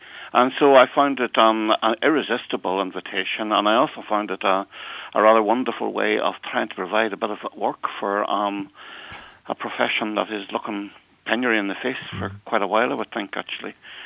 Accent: Ulster, Ireland; it was a reality that I grew up with in Donegal as a boy and well into my teens.

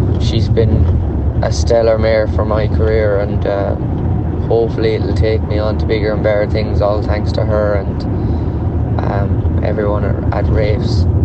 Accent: Corofin, Ireland; I grew up in Corrifin. It's a very popular football in part of the country.

